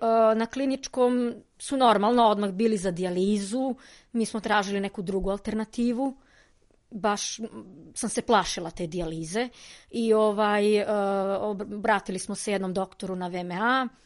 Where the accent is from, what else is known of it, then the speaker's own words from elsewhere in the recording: Kruševac, Rasina District, Serbia; iz Kruševca sam.